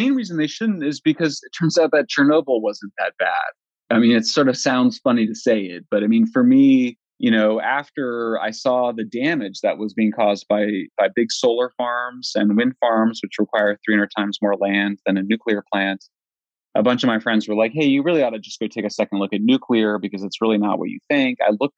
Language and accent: English; Colorado, United States; I'm from Colorado. We have much higher radiation than other states